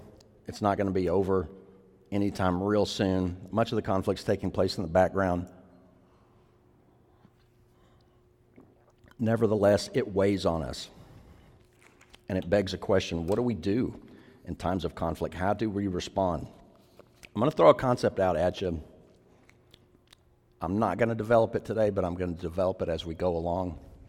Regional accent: the South, United States; I'm a Southerner, you know, like we're huggy

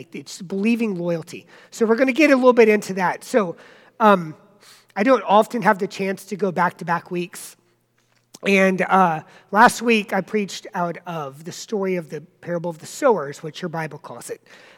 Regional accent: South Carolina, United States; I'm from South Carolina

